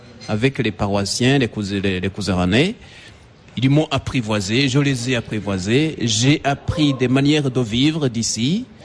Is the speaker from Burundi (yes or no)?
yes; Burundi; je me préparais à des assemblées comme chez nous au Burundi.